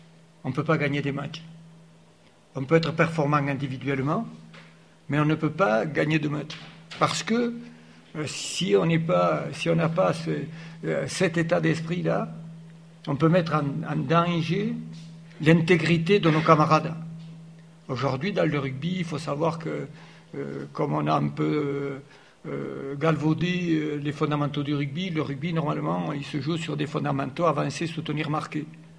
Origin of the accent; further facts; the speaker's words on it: Auch, Occitanie, France; moved away as an adult; now in Toulouse, France; J'y suis arrivé, j'avais 20 ans, puisque j'étais à Auch, je suis un Gersois, j'étais à Auch, je suis arrivé à Toulouse